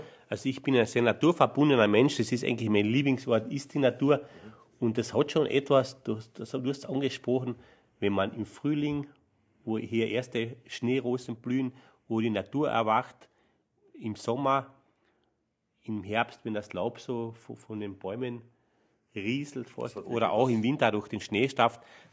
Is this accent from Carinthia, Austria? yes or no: yes; Carinthia, Austria; also man hört es vielleicht ein bisschen, ich komme aus Kärnten